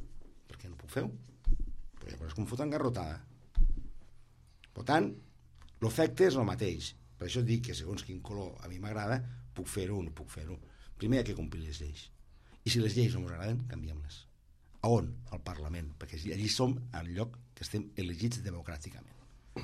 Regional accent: Catalonia, Spain; i a casa nostra les Terres de l'Ebre també ens hem de revelar cap a Barcelon

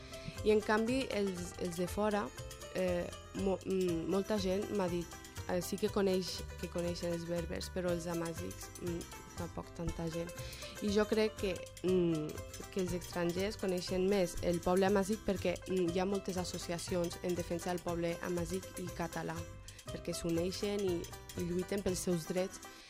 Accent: Morocco; Jo vinc del Marroc, bueno, soc d'origen marroquins, però formo part d'una cultura, d'una tribu que és molt antiga, del nord de l'Àfrica, que són els amazics

